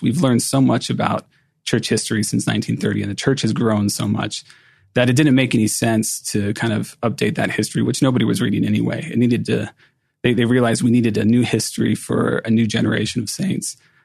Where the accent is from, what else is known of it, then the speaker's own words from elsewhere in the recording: Cincinnati, Ohio, United States; So Cincinnati, I grew up in Cincinnati, and Kirtland is about 4 hours away by car.